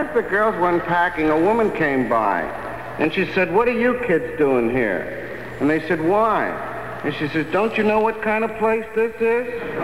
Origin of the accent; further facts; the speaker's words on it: United States; I'm an American. I'm an American. I'll protect you.